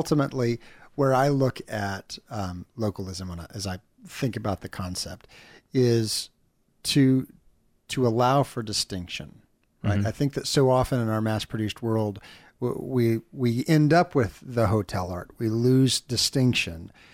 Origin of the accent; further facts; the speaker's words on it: Dallas, Texas, United States; I grew up in the Dallas area, and there was this big push from all the cities, please, please shop in your hometown, right?